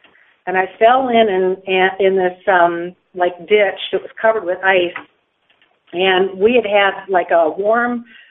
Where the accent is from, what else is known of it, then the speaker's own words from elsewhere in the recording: Wisconsin, United States; And where I grew up here in Wisconsin, I have 365 acres behind my house, so it's out in the country right by the Wisconsin River.